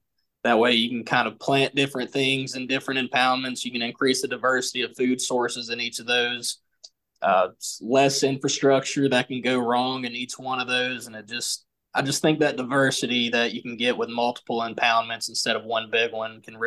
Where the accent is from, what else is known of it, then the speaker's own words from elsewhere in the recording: South Carolina, United States; You know, I grew up in South Carolina in the upstate. It's not really a hot spot for ducks, but we have a farm right on the Broad River up in the mountains, right where North Carolina and South Carolina intersect.